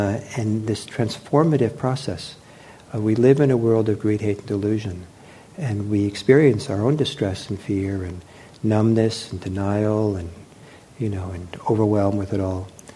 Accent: Los Angeles, California, United States; Or when I was growing up in Los Angeles in the late 60s

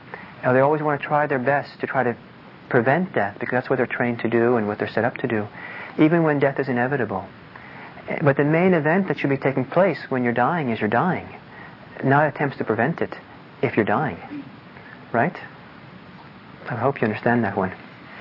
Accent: Norway; because I'm Norwegian, I grew up back in Norway. And when I grew up in Norway, it was kind of in a city, in kind of a apartment, working class area.

